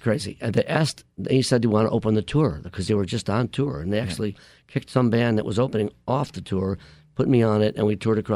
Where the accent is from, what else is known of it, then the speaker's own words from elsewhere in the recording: Buffalo, New York, United States; born there; I was born in Buffalo, New York